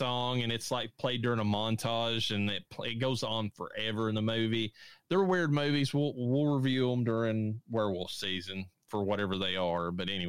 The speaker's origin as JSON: {"language": "English", "region": "Kentucky", "country": "United States", "said": "I'm from Eastern Kentucky, from Appalachia."}